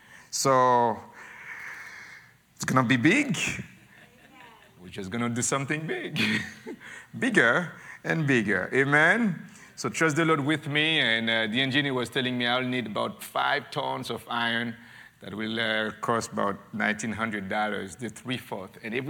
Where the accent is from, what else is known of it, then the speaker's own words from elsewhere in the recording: Haiti; growing up in Haiti, people think that it's okay. The poorer you are, the more spiritual you can be